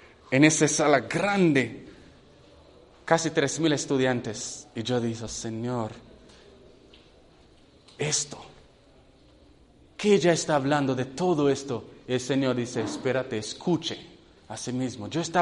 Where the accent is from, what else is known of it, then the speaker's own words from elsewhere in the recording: Jamaica; Estaba en la universidad en Jamaica. Nací en Jamaica. Entonces, allá, estaba en casa.